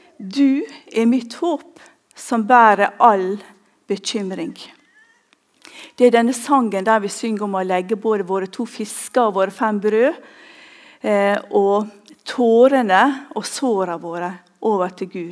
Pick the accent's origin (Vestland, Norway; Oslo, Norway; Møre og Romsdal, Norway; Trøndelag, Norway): Møre og Romsdal, Norway; Ulsteinvik; Jeg kommer fra Ulsteinvik.